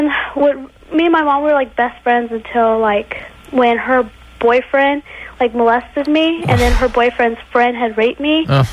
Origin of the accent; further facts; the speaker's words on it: Texas, United States; I'm from Texas, and she won't talk to me.